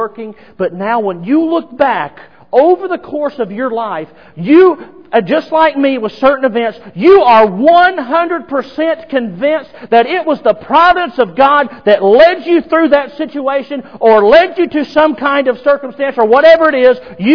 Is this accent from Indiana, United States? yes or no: yes; Indiana, United States; which we're all from Indiana, so there's not any oceans around here.